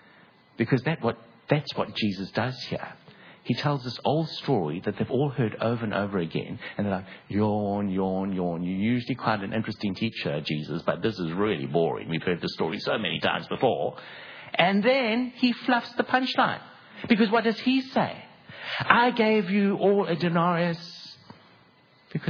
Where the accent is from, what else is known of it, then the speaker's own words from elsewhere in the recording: Durban, KwaZulu-Natal, South Africa; I grew up in Durban in South Africa, and that's where the accent comes from, if you're wondering.